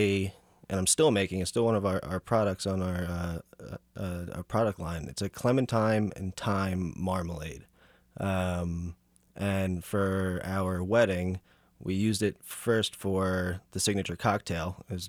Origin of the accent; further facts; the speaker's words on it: New Jersey, United States; now in Kansas City, United States; I'm originally from New Jersey. That's why I talk like this.